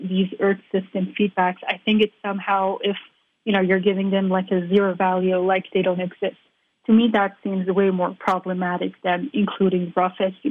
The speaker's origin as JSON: {"language": "English", "country": "Iran", "tie": "born or raised there", "moved": "yes", "lives_now": "United States", "said": "growing up in Iran, I did witness many different types of environmental issues"}